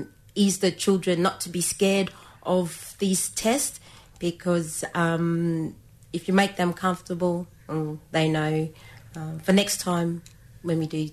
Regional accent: Townsville, Queensland, Australia; I'm a Torres Strait Islander born and raised in Townsville, and both my parents are from the Torres Strait, Moa Island and York Island.

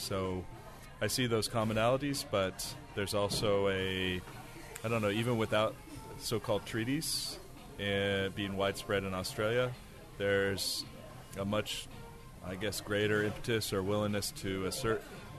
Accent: Long Beach, California, United States; born there; And so I was born in Long Beach, California.

